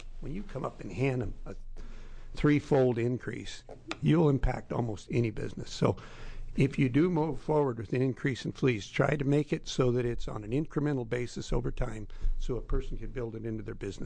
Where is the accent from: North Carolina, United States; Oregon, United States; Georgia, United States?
Oregon, United States; down in Newport, which is the area I represent. I'm from Lincoln County.